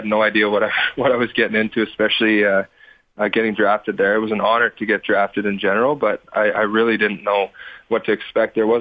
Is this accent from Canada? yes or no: yes; Canada; But I guess for me, you know, growing up in Canada, obviously the goal is to play in the NHL, but I played baseball until I was 16.